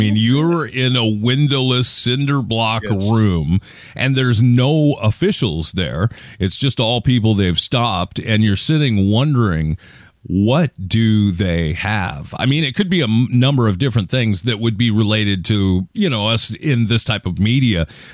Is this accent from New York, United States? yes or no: no; Seattle, Washington, United States; So I'm from Seattle and I'm seeing it like crazy.